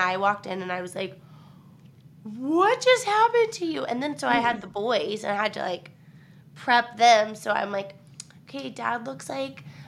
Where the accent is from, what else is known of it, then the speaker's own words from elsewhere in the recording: Texas, United States; It's easy to remember because I'm from Texas, so.